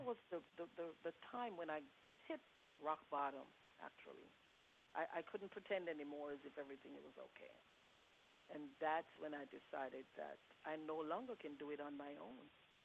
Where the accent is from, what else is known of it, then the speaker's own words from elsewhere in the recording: Jamaica; moved away; And coming from another country, I'm originally from Jamaica, I had to start over.